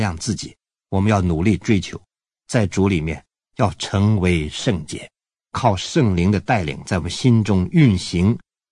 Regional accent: China; 这个圣字啊，我们中国人很敏感

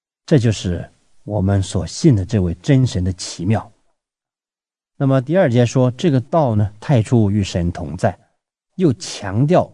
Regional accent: China; 这个就是一向在我们中国人心目中间的神

